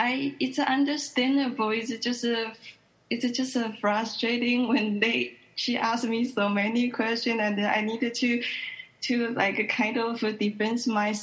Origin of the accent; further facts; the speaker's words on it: Taiwan; Yeah, I come from Taiwan.